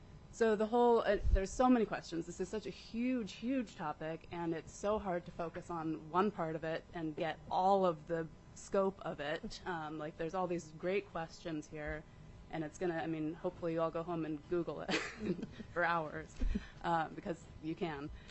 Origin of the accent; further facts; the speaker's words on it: Gustavus, Alaska, United States; I'm from Gustavus